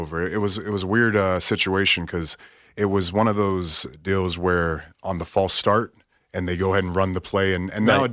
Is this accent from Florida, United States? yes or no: yes; Florida, United States; that was a big concern growing up in the Panhandle.